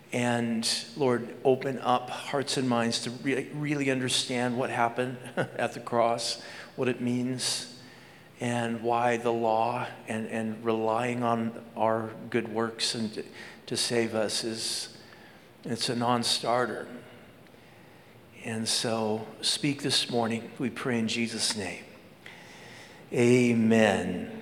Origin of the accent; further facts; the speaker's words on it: Minnesota, United States; And as a Minnesotan, growing up in Minnesota, I resonated with that, because there's this thing, and by the way, I can attest that all of us kids in Minnesota were above average.